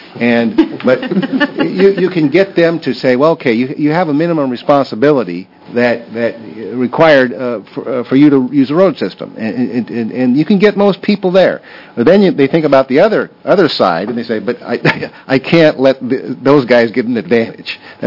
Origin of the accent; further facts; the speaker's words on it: Oregon, United States; I grew up in Coos County, so I know those people.